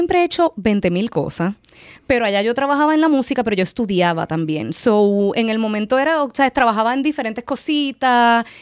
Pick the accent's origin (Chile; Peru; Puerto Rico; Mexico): Puerto Rico; Ponce; Yo soy del sur, yo soy de Ponce.